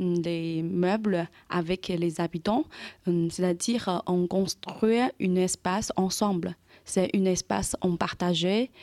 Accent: China; French is a second language; now in Bourges, France; Bonjour tout le monde … je viens d'en Chine. Je suis étudiante de Beaux-Arts Bourges, je suis 5e année.

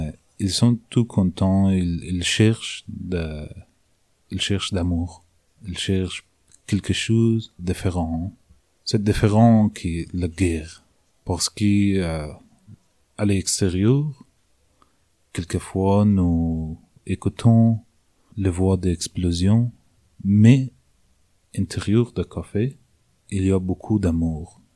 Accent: Afghanistan; French is a second language; moved away; quand je suis parti d'Afghanistan, l'Afghanistan n'est pas comme avant

